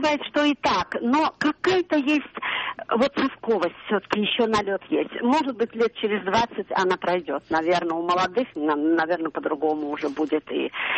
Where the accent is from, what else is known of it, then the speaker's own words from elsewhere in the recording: Moscow, Russia; я из Москвы.